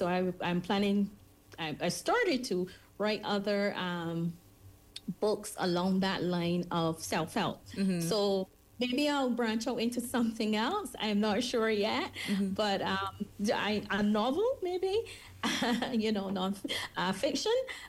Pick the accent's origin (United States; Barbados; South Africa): Barbados; growing up in the rural parts of Barbados, I actually experienced living around a plantation and the harvesting of the canes